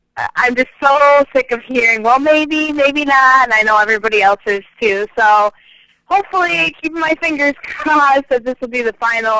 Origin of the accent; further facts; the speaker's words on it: Wisconsin, United States; Well, I'm originally from Wisconsin, and that's where I was born and raised, and actually most of my family's from Illinois, and they're all Bears fans.